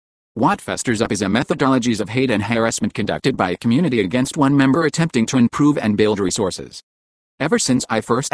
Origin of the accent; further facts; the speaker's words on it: San Bernardino, California, United States; I am living here in San Bernardino since my return to my hometown in July 2016